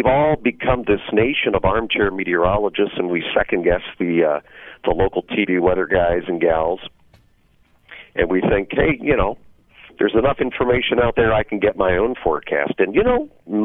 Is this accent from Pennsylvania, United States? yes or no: yes; Pennsylvania, United States; I had never been to the Twin Cities before. I grew up in Pennsylvania